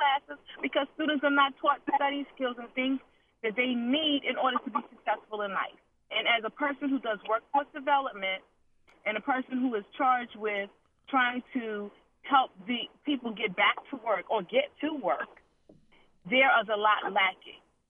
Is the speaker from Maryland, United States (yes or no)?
yes; Baltimore, Maryland, United States; Yeah, I'm actually from Baltimore, but I work in Anne Arundel County.